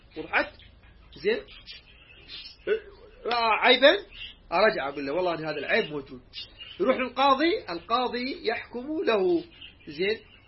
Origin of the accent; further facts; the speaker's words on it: Iraq; عندنا في العراق